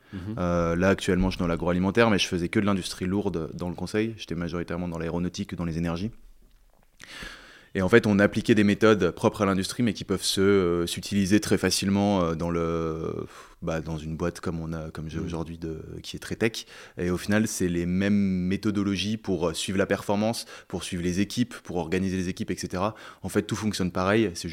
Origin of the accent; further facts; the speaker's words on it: Lyon, Auvergne-Rhône-Alpes, France; now in Paris, France; Je suis lyonnais.